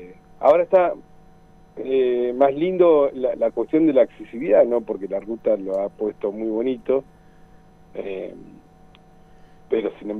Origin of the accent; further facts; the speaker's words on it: Bariloche, Río Negro, Argentina; yo nací acá en Bariloche, mi madre nació en Bariloche, he vivido toda la vida en esta zona